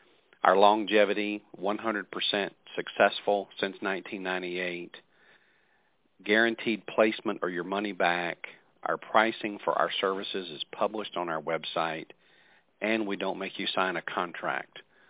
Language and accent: English; Texas, United States; Yeah, I'm a Texan, okay.